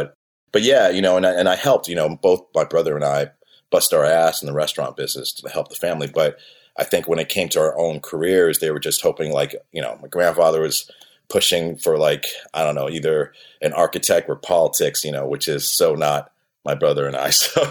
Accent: New York, United States; moved away as an adult; now in Los Angeles, United States; Because I came out, I'm originally from New York. So I came out from New York, probably to LA, probably in 88, around there.

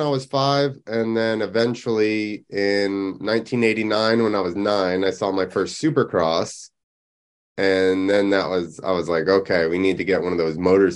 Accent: New Jersey, United States; born there; Yep, I was born in New Jersey.

